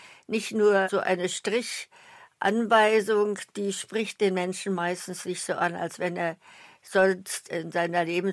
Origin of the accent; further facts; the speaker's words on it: Berlin, Germany; Ich bin Berlinerin und habe ihn in Berlin kennengelernt